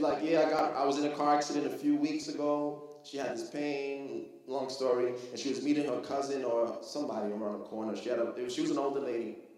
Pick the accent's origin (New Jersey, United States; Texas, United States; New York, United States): New York, United States; Brooklyn; Told her, I'm from Brooklyn.